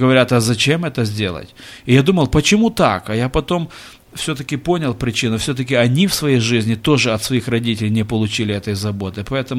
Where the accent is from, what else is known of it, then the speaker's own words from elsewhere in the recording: Ukraine; узнал, что мы группой глухих с Украины приехали